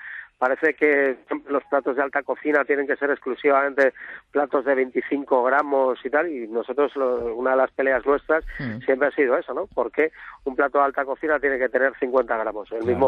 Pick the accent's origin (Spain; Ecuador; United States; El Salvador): Spain; Basque Country; yo concretamente soy vasco